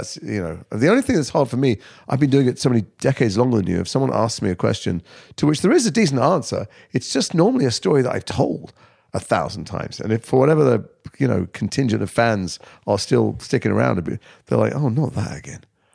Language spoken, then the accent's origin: English; Liverpool, North West England, United Kingdom; I grew up in Liverpool, and those people who have a really canny ear might be able to hear the odd vowel sound buried under there.